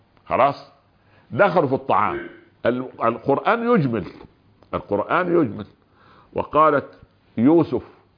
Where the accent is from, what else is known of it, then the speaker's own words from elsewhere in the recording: Egypt; يعني عندنا في مصر الخيال المآتة اللي كان يحطوه في الغيط ده